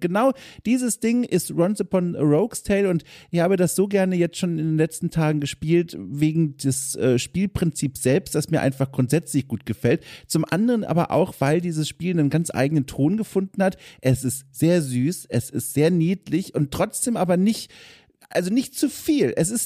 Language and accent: German; Southern Germany, Germany; die man in meiner Heimat Süddeutschland häufiger gesagt hat.